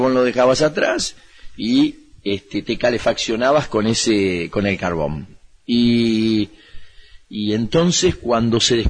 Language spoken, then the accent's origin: Spanish; Río Gallegos, Santa Cruz, Argentina; born there; Y en el año 1961 nací yo acá en Río Gallegos.